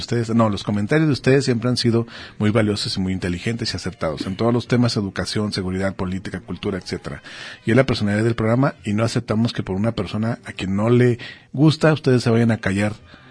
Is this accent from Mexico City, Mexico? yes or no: no; Guadalajara, Jalisco, Mexico; ¿De Oblatos? No, soy de Talpita.